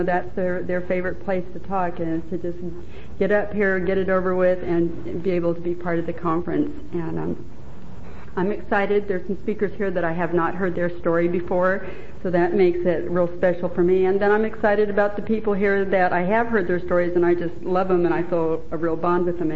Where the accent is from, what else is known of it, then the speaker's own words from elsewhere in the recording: California, United States; Anyway, I am from California. I was raised in California.